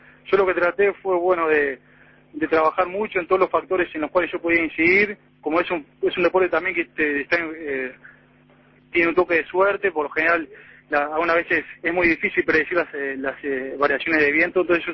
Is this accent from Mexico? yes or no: no; Uruguay; porque como deportista uruguayo es difícil aspirar a esta calidad